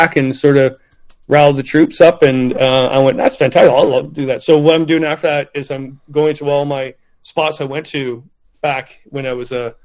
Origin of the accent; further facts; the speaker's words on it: Ontario, Canada; I said, guys, I'm from Ontario.